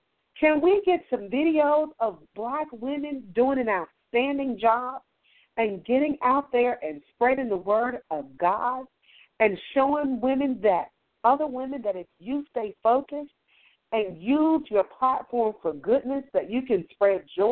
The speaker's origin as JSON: {"language": "English", "town": "Mechanicsville", "country": "United States", "said": "yes, I'm from Mechanicsville all the way, 280 Richardson Street, apartment 4, ever."}